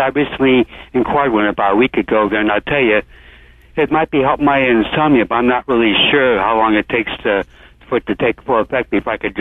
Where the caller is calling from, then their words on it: Santa Cruz, California, United States; I'm calling from Santa Cruz, California.